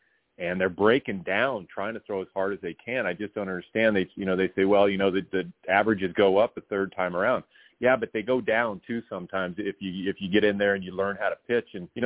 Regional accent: Nebraska, United States; I come from Western Nebraska, and we didn't have scouts out there growing up

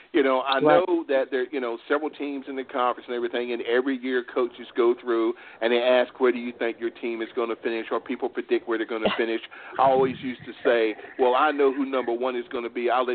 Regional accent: North Carolina, United States; So I'm from North Carolina, so we say y'all.

